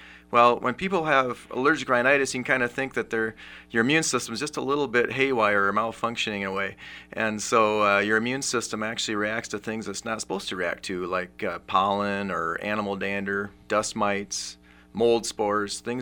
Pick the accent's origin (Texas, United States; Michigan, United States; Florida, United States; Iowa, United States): Iowa, United States; Mason City; I grew up in Mason City, went to Jefferson Elementary School, and we left about 1985 to Spencer, and I've been back now here for about 9 years